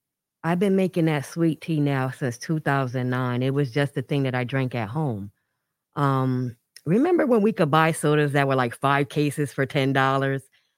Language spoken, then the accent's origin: English; New Haven, Connecticut, United States; I grew up, well, born and raised here in New Haven.